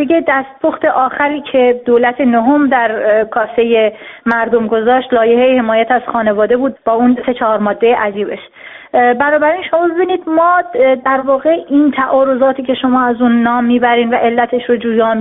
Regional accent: Iran; به عنوان زنی که در اون جامعه بزرگ شدم و خیلی از مسائل رو با جانم و با زندگیم درک کردم،

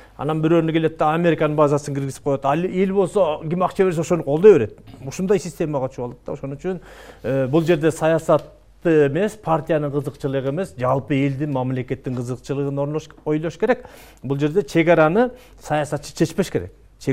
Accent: Osh Region, Kyrgyzstan; Экинчиден мен мисалы үчүн ошо Кемпир-Абадтын жеңинде төрөлүп өскөнмүн да.

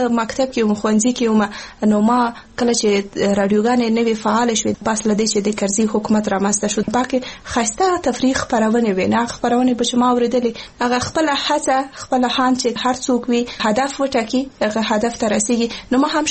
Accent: Paktia, Afghanistan; زه د پکتیا ولایت اوسیدونکی یم.

